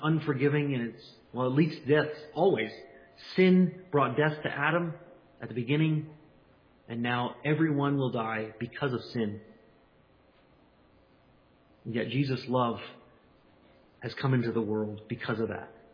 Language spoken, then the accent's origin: English; Canada; I'm Canadian, I guess, here, and I'm in Canada